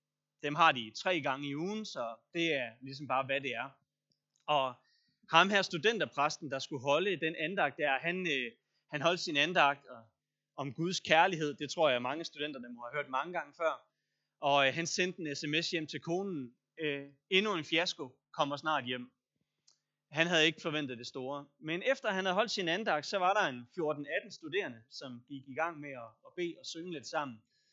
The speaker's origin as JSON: {"language": "Danish", "town": "Tarm", "region": "Central Denmark Region", "country": "Denmark", "tie": "born or raised there", "also_born_or_lived": "Kyvling", "moved": "as an adult", "lives_now": "Copenhagen, Denmark", "said": "jeg er født og opvokset i Tarm, og så boede jeg det meste af min barndom i Kyvling, hvis nogen af jer kender det, underlige sted mellem Tarm og Lønborg, og der boede jeg så, indtil jeg flyttede til København for at studere."}